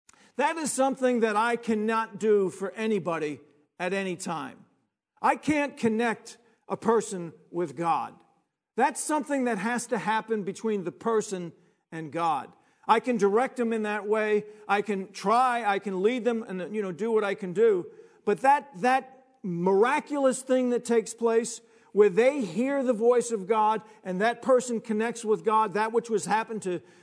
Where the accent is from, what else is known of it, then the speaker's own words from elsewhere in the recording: Long Island, New York, United States; that my father and my mother were from Brooklyn. I was brought up in Long Island.